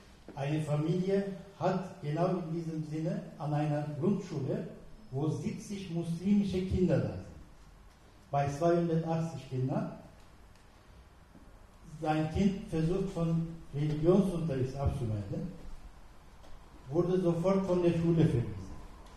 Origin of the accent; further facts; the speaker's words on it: Mönchengladbach, North Rhine-Westphalia, Germany; Ich komme aus Mönchengladbach. Vertrete einen Elternverein dort.